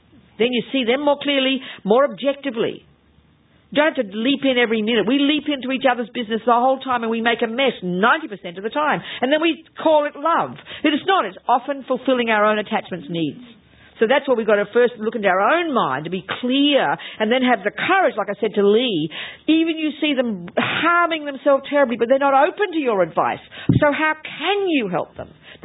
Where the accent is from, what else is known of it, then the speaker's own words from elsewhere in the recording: Australia; I'm Australian. You see, we were allowed to be blunt.